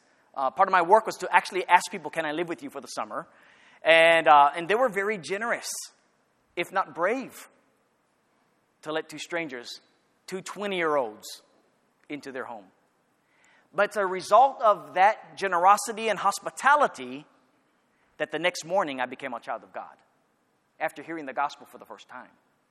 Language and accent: English; Maui, Hawaii, United States; I grew up on Maui. I'm from the islands. And I came to the mainland to go to school.